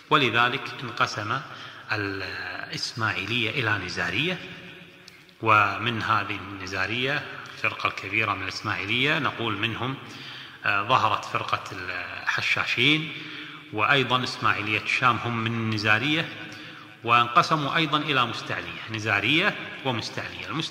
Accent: Kuwait; إلى قفلية كما نقول عندنا بالكويت

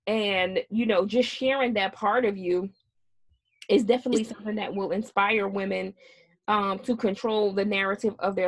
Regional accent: United States; born there; But I know as an American born citizen, there are things that we take for granted.

